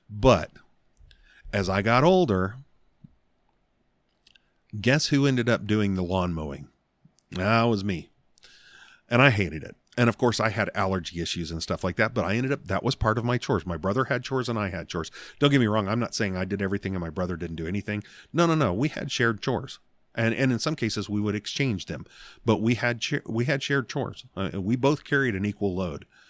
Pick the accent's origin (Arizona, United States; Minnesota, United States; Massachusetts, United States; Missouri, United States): Arizona, United States; also born or lived in Alabama; I was born in Alabama, but we left there early enough that, you know, left there when I was six and grew up out here in Arizona.